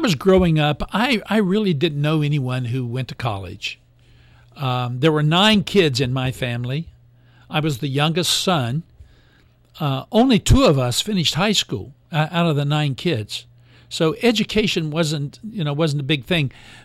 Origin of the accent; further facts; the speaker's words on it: Ohio, United States; I grew up on a dirt road called Duck Run down in Scioto County, and I went to a one-room school.